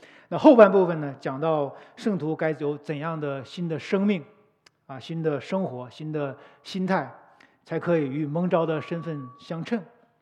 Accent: China; 我们中国人的新年都是装饰用福字。

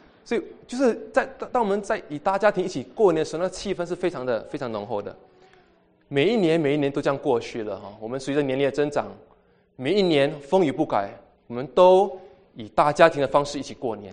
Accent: Singapore; 我自小就在新加坡长大，上个星期你们听到从香港来的牧师证道，一听就听得出他口音。今天从新加坡来的弟兄可能你们也听得出。

